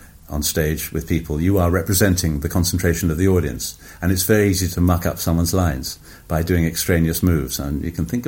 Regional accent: Ghana; born there; Well, I was born in the Gold Coast, which was a British colony, and was about to become Ghana. 10 days after I was born, it became Ghana. And because my father had been born outside the UK, I would have been Ghanaian if I'd been born 10 days later.

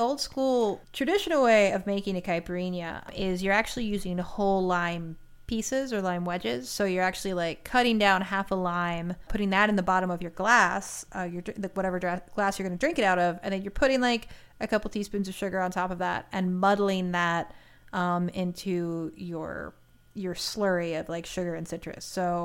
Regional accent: Appalachia, United States; I'm from the Appalachian region. I think I can do that.

